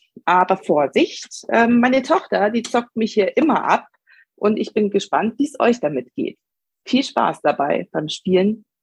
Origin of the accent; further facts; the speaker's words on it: Munich, Bavaria, Germany; Ich bin aus München. Ich bin Mutter von 2 wunderbaren Kindern.